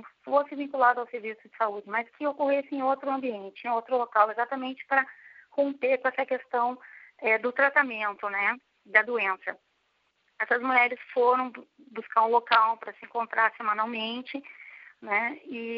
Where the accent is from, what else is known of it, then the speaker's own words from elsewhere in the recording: Rio Grande do Sul, Brazil; sou do Rio Grande do Sul. Quando fui para Botucatu